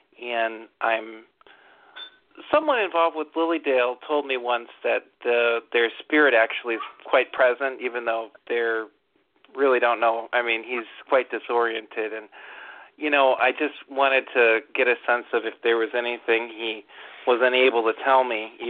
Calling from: Hamburg, New York, United States

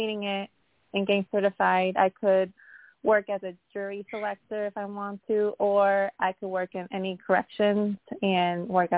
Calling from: Connecticut, United States; Hi, Gail. … I'm calling from Harford County in Connecticut.

